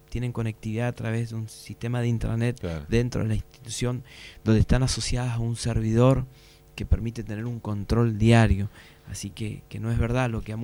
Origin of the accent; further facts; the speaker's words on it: Garupá, Misiones, Argentina; fue en la provincia de Misiones, y fue en mi pueblo, fue en Garupán